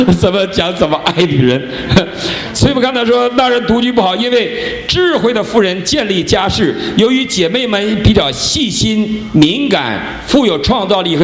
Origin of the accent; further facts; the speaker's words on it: Northeast China, China; 我是东北人，他是上海人，你知道，东北人长得黑，